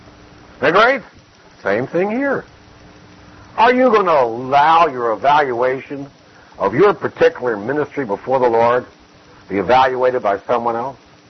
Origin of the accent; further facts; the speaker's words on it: Philadelphia, Pennsylvania, United States; When I was a young boy growing up in Philadelphia, nobody's a young boy in Philadelphia, by the way.